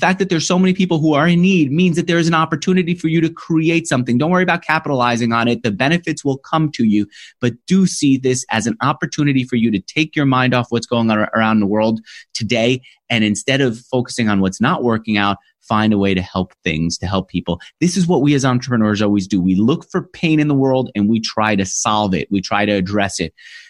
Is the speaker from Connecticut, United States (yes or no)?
no; New York, United States; now in San Francisco, United States; Now, I can no longer say that I'm a New Yorker, even though I live in California, in San Francisco.